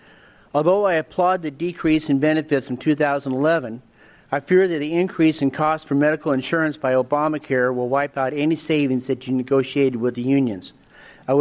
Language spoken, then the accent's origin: English; Palmer, United States; I'm from Palmer.